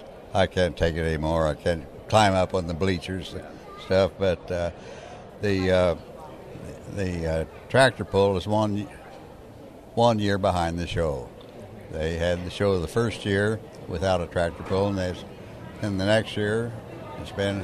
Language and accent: English; Pawnee, Illinois, United States; from Central Illinois, Pawnee, Illinois.